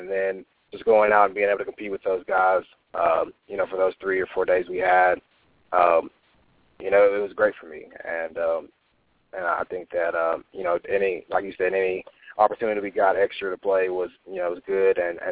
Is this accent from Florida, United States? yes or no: no; Lufkin, Texas, United States; I'll be back in my hometown of Lufkin, watching it with the family and some friends